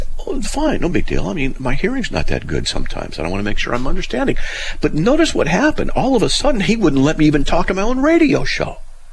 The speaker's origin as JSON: {"language": "English", "region": "Wyoming", "country": "United States", "tie": "born there", "said": "So I was born in Wyoming, and my ancestors are German."}